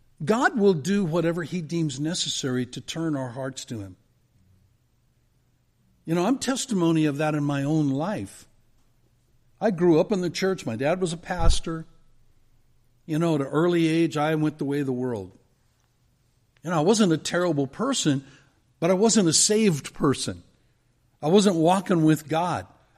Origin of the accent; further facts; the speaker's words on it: United States; Well, because I'm an American, right? I wave a flag on 4th of July.